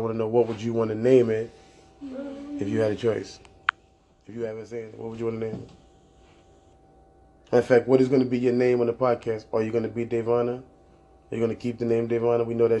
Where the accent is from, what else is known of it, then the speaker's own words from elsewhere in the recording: Queens, New York, United States; You know, I'm from Queens. So that's one of the reasons why I like him.